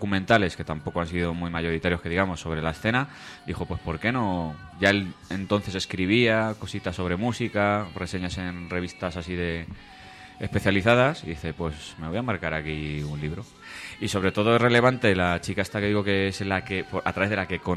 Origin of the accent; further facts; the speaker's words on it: Balearic Islands, Spain; Para explicar mi fijación por el desierto, tengo que remontarme a mi niñez en Menorca.